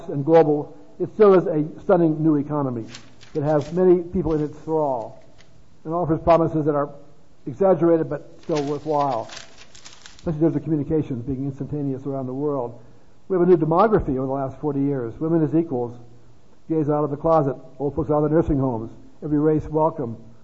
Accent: West Coast, United States; I come from the West Coast, often termed the Left Coast.

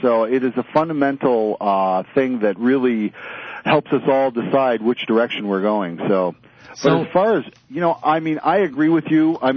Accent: Minnesota, United States; Hello, Mark. … I'm from Minnesota.

